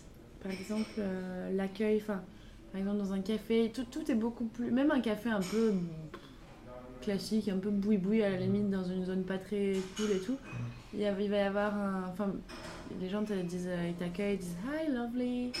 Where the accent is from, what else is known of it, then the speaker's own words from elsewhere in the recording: Pau, Nouvelle-Aquitaine, France; En plus, je viens de Pau, donc ça a souvent fait la blague.